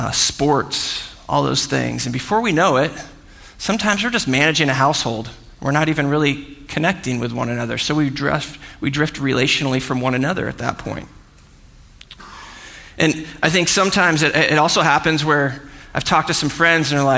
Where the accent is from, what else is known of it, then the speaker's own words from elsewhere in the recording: California, United States; All right, so I grew up surfing in Orange County.